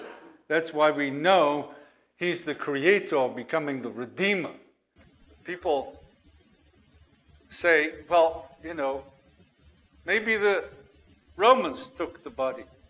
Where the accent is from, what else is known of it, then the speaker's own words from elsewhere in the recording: Liverpool, North West England, United Kingdom; William Gladstone, who was from Liverpool, my hometown, a Liverpudlian, as we say.